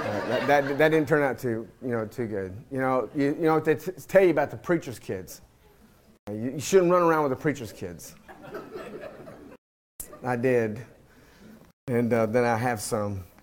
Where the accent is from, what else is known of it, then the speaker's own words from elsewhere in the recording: Reedland, Kentucky, United States; I grew up in Reedland and went to school in Reedland, so I wanted to go back home over there and just drive around and reminisce. I love Kentucky